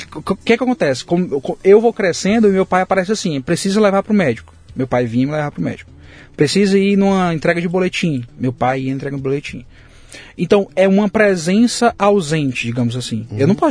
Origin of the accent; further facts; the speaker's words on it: Fortaleza, Ceará, Brazil; Meu bairro menor é DH de um dos menores DH de Fortaleza, né? É, de periferia. Tem rua perto da minha casa que não tem rua, é lama.